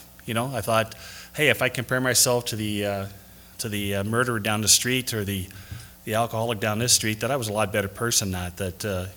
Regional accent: Sudbury, Ontario, Canada; I grew up here in Sudbury. I played a lot of sports. I grew up a long time ago, by the way.

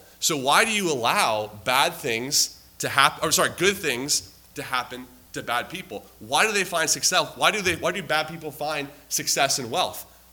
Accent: Tampa, Florida, United States; now in Detroit, United States; I'm from Detroit right now, I live in Detroit now, but I grew up in Tampa Bay. And my favorite team growing up was the Tampa Bay Buccaneers.

